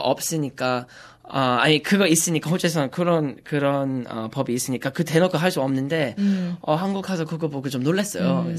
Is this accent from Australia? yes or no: yes; Brisbane, Queensland, Australia; 왜냐하면 전 약간 그냥 브리즈번 사람인데